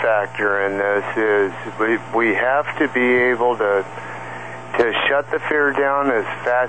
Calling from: Hot Springs, Arkansas, United States; just outside of Hot Springs, Arkansas.

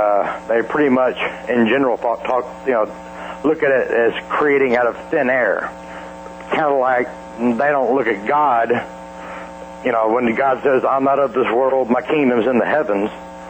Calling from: Atlanta, Georgia, United States; in Atlanta.

